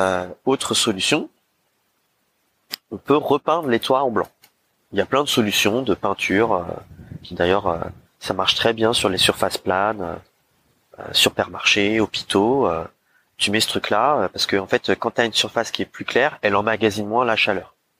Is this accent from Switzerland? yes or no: no; Paris, Île-de-France, France; non pas en tant qu'élu, mais en tant que Parisien